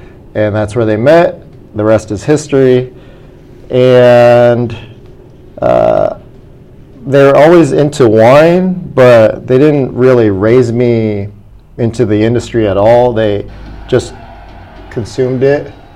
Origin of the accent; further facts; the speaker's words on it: Berkeley, California, United States; born there; I was born in Berkeley, California.